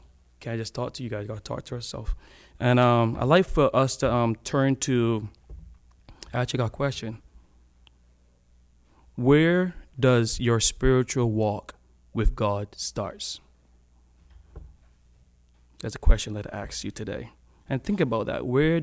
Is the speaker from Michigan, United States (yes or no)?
no; Florida, United States; I'm from Florida. So, you know, driving down the road before I got my license plate changed, people were like, the Floridians, they're driving so slow, you know?